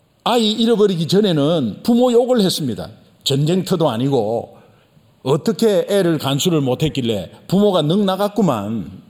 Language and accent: Korean; Busan, South Korea; 저는 부산인데요. 5살 때 수영해수욕장이라는 곳이 있었어요.